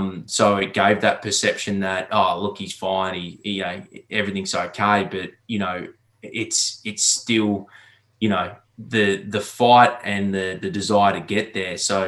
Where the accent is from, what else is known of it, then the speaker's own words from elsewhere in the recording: Queensland, Australia; I was a local boy growing up in Queensland that dreamed of playing for the Brisbane Bears.